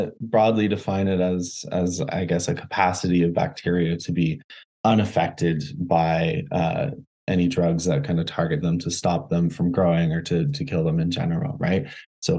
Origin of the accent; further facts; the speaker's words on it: Ontario, Canada; Originally, I grew up in Ontario on a dairy farm.